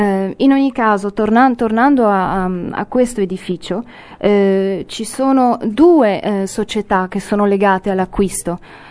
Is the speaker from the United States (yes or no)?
yes; United States; Italian is a second language; Io sono americana, mi trovavo lì a New York per trovare mia madre